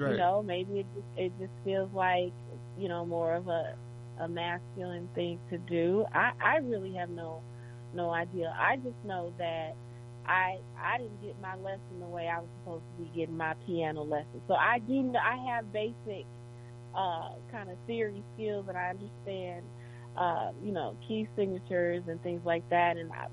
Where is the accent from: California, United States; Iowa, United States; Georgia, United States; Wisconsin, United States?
Wisconsin, United States; Milwaukee; And I'll be talking about how I grew up in Milwaukee and my musical influence through my family